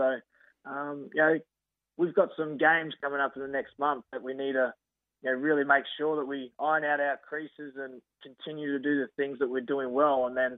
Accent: Runcorn, Queensland, Australia; and I grew up in Runcorn. And they're all 25 minutes south of Brisbane City.

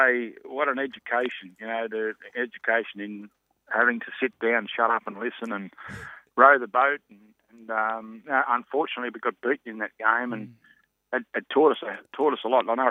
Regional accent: Wagga Wagga, New South Wales, Australia; We grew up in Wagga, as you all know, and we played a bit of everything.

